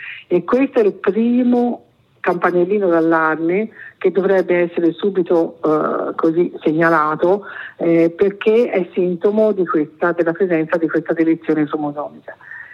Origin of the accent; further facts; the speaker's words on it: San Casciano in Val di Pesa, Tuscany, Italy; perché io sono di San Casciano